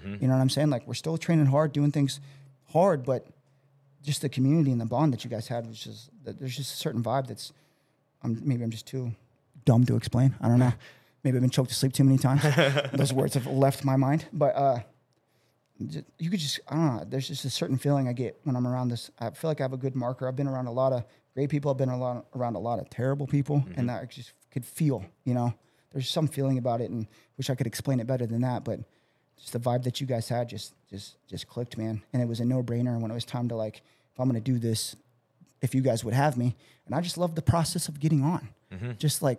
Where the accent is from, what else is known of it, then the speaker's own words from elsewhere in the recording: Midwest, United States; because, you know, we are from the Midwest, and I think we're plenty caught up or catching up now